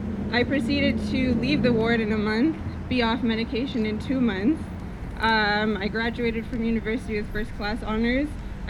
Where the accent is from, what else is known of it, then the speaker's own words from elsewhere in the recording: Toronto, Ontario, Canada; I'm an Ojibwe, that means … I'm from the Tiger Clan, and I'm from Toronto.